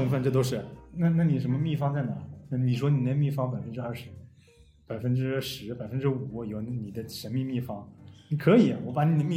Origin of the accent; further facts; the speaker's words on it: China; 我们中国人这么厉害